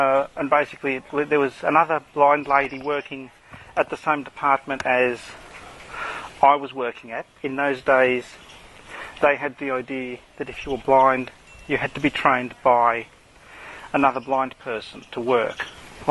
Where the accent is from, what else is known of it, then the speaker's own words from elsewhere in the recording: Australia; accent: Australian; and myself, I'm, as you can tell by my accent, from Australia.